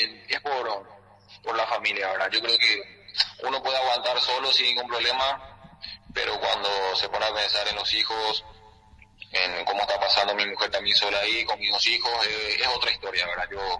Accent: Paraguay; como todo paraguayo, como cualquier paraguayo sacando que seamos futbolistas, es que podamos ingresar al país

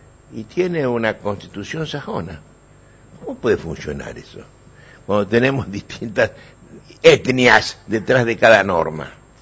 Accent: Argentina; now in Paraguay; Los argentinos, al igual que los paraguayos... Yo me siento paraguayo también después de 30 años de venir acá, ¿eh?

